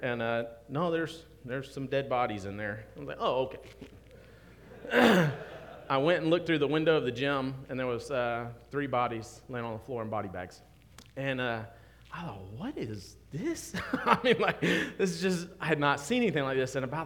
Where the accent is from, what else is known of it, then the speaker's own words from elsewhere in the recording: Atlanta, Georgia, United States; also born or lived in Sharpsburg; I grew up in South Atlanta. It's like, you know, hub of the Bible Belt for the most part. The house that we lived in Sharpsburg, Georgia